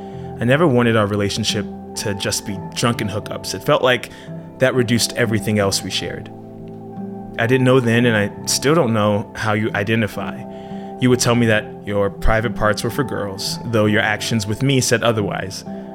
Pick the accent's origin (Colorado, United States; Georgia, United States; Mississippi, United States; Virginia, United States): Georgia, United States; Our friendship reached a level where I invited you to have Thanksgiving with me and my family back in my hometown in Georgia.